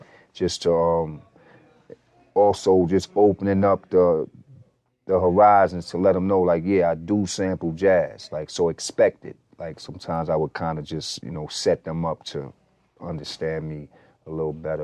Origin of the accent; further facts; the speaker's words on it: Long Island, New York, United States; knowing I was from Long Island. They was like, Long Island, you know, I'm from Long Island. No rappers in here from Long Island, so I had to make my way in.